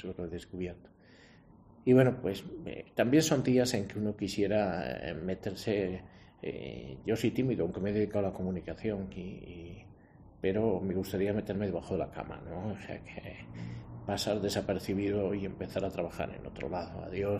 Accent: Zalamea de la Serena, Extremadura, Spain; soy el segundo obispo de mi pueblo, de Zalamea de la Serena, que no llega a 4.000 habitantes

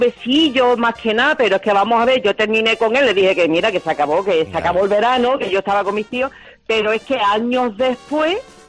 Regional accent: Cádiz, Andalusia, Spain; Yo soy de Cádiz y esto fue en Chipiona.

